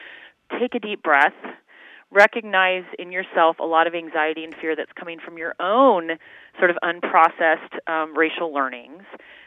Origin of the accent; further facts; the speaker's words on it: Denver, Colorado, United States; So I grew up in Denver, Colorado, at a time when busing was in place to ensure integration of schools.